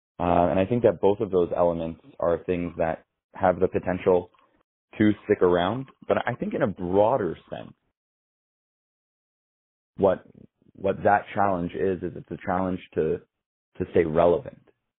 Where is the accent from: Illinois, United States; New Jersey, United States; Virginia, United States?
New Jersey, United States; Teaneck; also born or lived in Moscow, Russia; and I grew up in Teaneck, Bergenfield. But when I was in middle school, she was posted in the U.S. Embassy in Moscow, and so my sister and myself and my mother, we went to live in Russia.